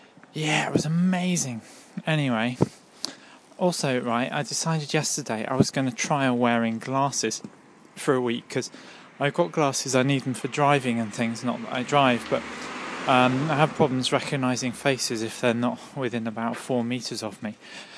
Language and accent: English; United Kingdom; now in Japan; but I'm British, I need my potatoes, even though, you know, I'm here in Japan.